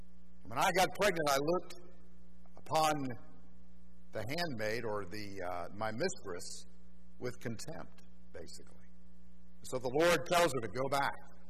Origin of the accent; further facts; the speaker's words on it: Miami, Florida, United States; born there; I was born in Miami and I'm heading to retirement, moving in that direction, one day death.